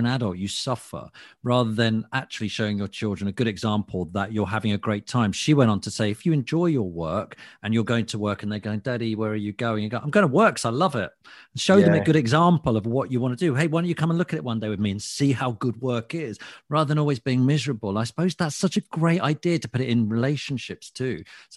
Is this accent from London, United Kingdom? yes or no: no; East of England, United Kingdom; I'm just out from Hertfordshire, and I had a lovely upbringing and stuff.